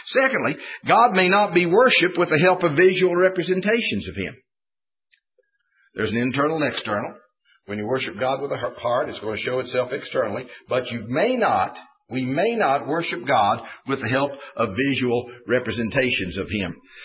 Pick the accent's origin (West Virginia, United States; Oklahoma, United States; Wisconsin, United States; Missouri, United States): West Virginia, United States; Fowler Mountain; I was preaching in a church in my hometown, Fowler Mountain, West Virginia